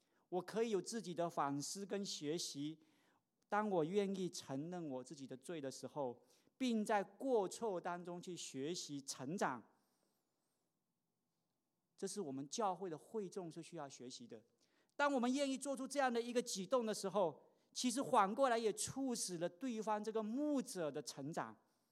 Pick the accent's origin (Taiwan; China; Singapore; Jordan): China; Guangdong; accent: Teochew; 用我们老家潮汕话的潮汕话有一句话很经典啊